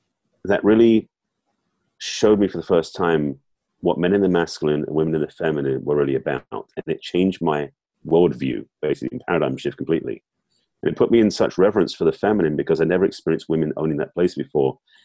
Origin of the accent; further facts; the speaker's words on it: England, United Kingdom; I'm actually English. Mm-hmm. And born and raised in English free in a somewhat conservative Jewish family.